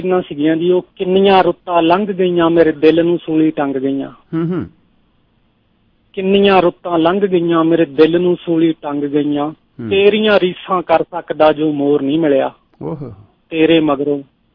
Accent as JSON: {"language": "Punjabi", "region": "Punjab", "country": "India", "said": "District ਸਾਡਾ ਹੁਸ਼ਿਆਰਪੁਰ ਹੈ ਜੀ, ਮਾਲਪੁਰ ਦੇ ਨਜ਼ਦੀਕ ਕੋਟਸਤੂਈ ਲਿੰਕ ਤੇ ਸਾਡਾ ਪਿੰਡ ਹੈ ਜੀ।"}